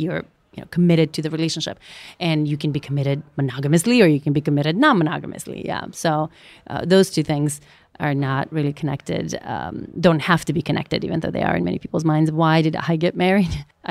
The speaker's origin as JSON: {"language": "English", "country": "North Macedonia", "tie": "born or raised there", "said": "gender, pretty traditional gender norms where I grew up in Macedonia."}